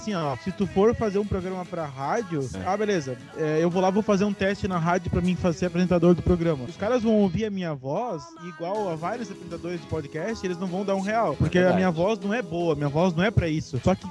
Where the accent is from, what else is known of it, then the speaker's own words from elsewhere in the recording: Santa Catarina, Brazil; Eu sou de Santa Catarina, seu louco.